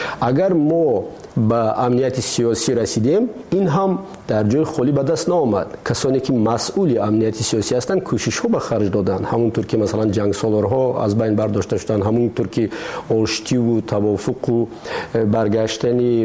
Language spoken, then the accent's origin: Persian; Tajikistan; ما تاجیک هستیم. همین است وطن ما، ما همین وطنمون را خودمون باید آباد کنیم